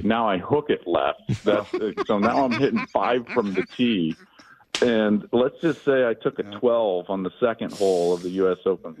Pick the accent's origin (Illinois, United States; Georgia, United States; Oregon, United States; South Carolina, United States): South Carolina, United States; Clemson; I'm from Clemson.